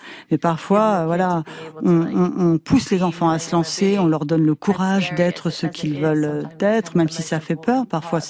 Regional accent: Kosovo; first language Albanian; French is a second language; also born or lived in London, United Kingdom; appris l'anglais à partir du moment où j'ai été scolarisée. Et puis après, donc l'anglais est devenu ma première langue. Ensuite, ça a été de nouveau l'albanais quand je suis retournée au Kosovo.

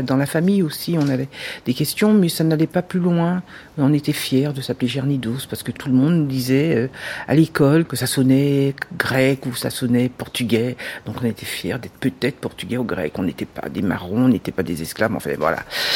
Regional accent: Martinique; born there; je suis née en Martinique

